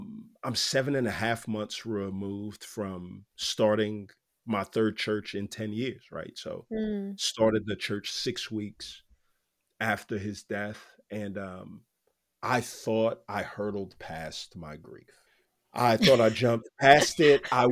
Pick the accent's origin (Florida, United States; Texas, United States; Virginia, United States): Texas, United States; Houston; moved away as an adult; Like, I grew up in Houston, Texas. I left in 2002 to go to college and I haven't lived there since.